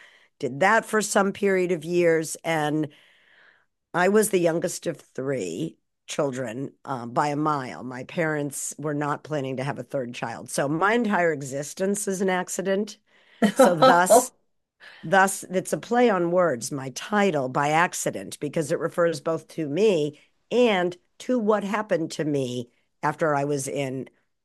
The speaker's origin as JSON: {"language": "English", "region": "Massachusetts", "country": "United States", "tie": "born or raised there", "said": "Sure. I grew up just outside of Boston"}